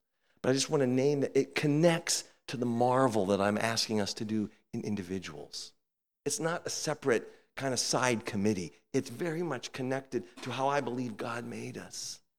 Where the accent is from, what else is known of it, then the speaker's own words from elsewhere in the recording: United States; as an American who grew up with a lot of emphasis on individualism